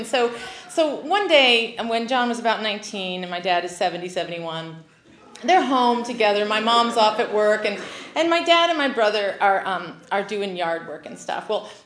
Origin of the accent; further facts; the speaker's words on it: United States; I grew up in Carroll County, in case you can't tell by my outfit.